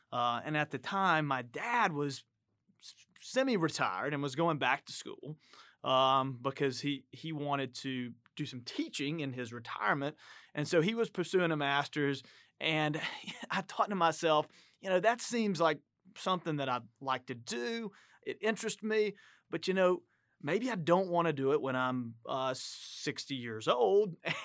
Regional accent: North Carolina, United States; I was new to Clemson. I was new to South Carolina. I grew up in Western North Carolina

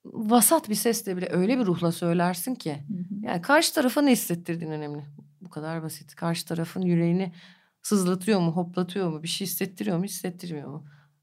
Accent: Istanbul, Turkey; okulu kırıp tek başıma sokaklarını gezdiğim, işte plakçılarında çay içtiğim bir semtti Beyoğlu. Ben orada büyüdüm, orada müzisyen oldum, orada sahneye çıktım ilk.

